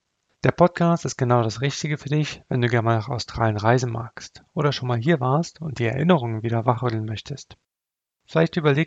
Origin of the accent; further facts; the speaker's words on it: Berlin, Germany; ich habe eine Frau, ich habe zwei Kinder und ich komme ursprünglich aus Berlin.